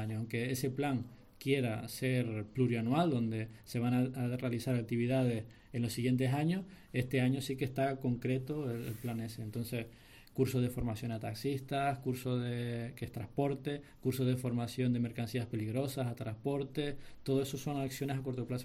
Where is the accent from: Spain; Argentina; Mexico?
Spain; Tijarafe, Canary Islands; now in Los Llanos, Spain; soy de aquí de La Palma, vivo en Los Llanos y nací en Tijarafe